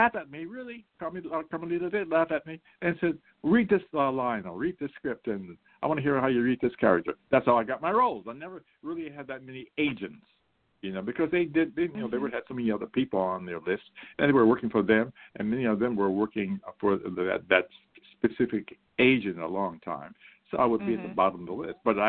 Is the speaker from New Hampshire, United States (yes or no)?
no; Morton, Pennsylvania, United States; I was raised in Morton, Pennsylvania, which is about 9 miles from the city. So I had to catch a train to 30th Street in Philly to get there for concerts and lectures.